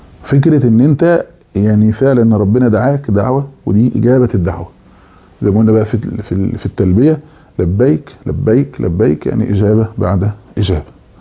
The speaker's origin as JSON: {"language": "Arabic", "country": "Egypt", "said": "انا في رايي مثلا يعني احنا عندنا في مصر العربيه"}